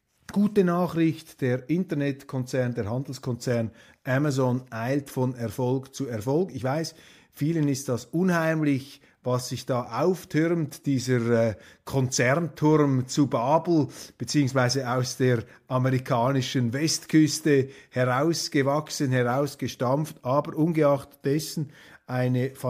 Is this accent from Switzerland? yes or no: yes; Switzerland; Das kann ich als Schweizer natürlich nur von außen beurteilen.